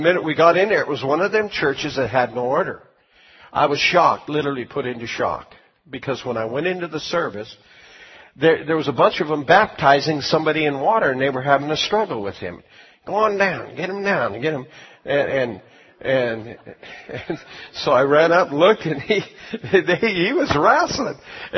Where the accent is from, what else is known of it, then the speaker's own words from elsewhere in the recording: Washington, United States; So, where are you guys from? We're from Washington State. Oh, you travel that far? I meant Washington State, not D.C.